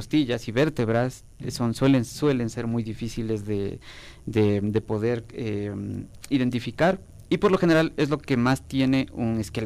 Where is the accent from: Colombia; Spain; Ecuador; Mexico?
Ecuador; Y no lo digo porque soy ecuatoriano ni me gusta, ni porque me guste mi país, que sí me gusta